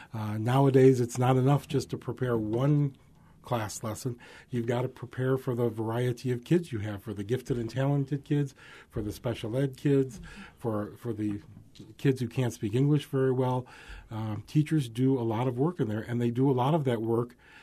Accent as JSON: {"language": "English", "region": "Illinois", "country": "United States", "said": "I'm from Illinois, and Pat's from Illinois, too."}